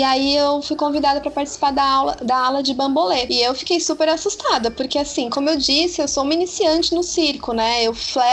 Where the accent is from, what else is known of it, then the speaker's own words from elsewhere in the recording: São Paulo, Brazil; eu nasci aqui, basicamente, né? É verdade, eu nasci na Moca e morava no começo da minha vida lá em Ermelino Matarazzo, mas com 4 anos eu já vim pra cá. Então, eu cresci aqui, eu tenho esse contato muito forte com o bairro.